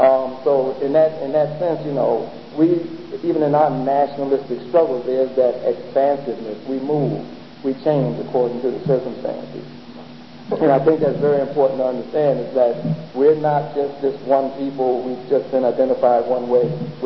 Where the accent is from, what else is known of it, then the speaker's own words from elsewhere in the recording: New Jersey, United States; New York, New Jersey, because I'm basically from New Jersey.